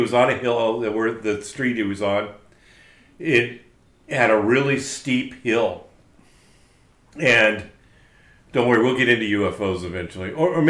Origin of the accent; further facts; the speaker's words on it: Castro Valley, California, United States; Grew up in Castro Valley. It was a great place to grow up.